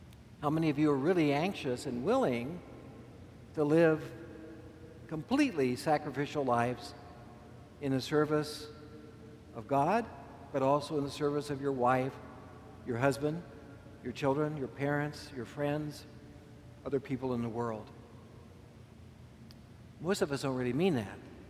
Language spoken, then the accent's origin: English; Concordia, Kansas, United States; And in my hometown of Concordia, Kansas, I grew up living over the mortuary.